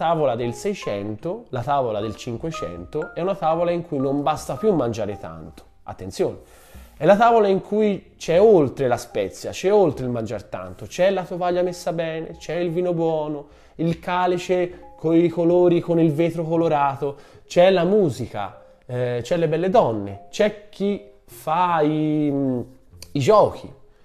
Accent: Florence, Tuscany, Italy; io sono fiorentino, tutti i fiorentini sono permalosi.

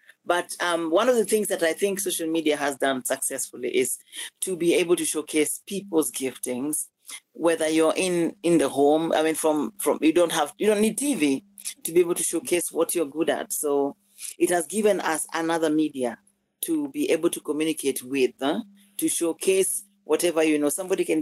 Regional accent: Nyakach, Kisumu County, Kenya; Nyar Nyakach. Makine naka wutu tadwongora, therefore. That means I come from Nyakach.

